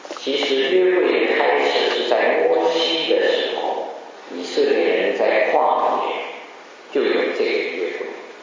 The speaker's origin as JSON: {"language": "Chinese", "country": "China", "said": "我们中国人常常说，你心中如果没有主呢，那就是六神无主。"}